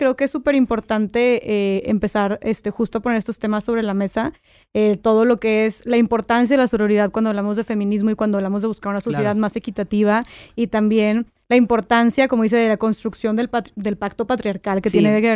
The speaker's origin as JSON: {"language": "Spanish", "town": "Monterrey", "region": "Nuevo León", "country": "Mexico", "said": "soy de Monterrey, tengo 26 años"}